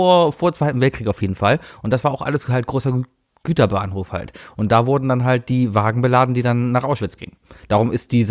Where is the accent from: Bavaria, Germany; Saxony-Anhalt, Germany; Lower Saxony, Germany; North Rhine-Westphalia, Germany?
North Rhine-Westphalia, Germany; Cologne